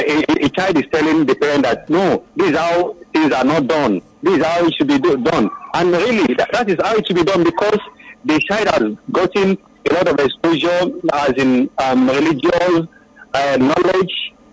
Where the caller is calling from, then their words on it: Alakokoya, Lagos, Nigeria; I'm calling from Alakokoya, Lagos.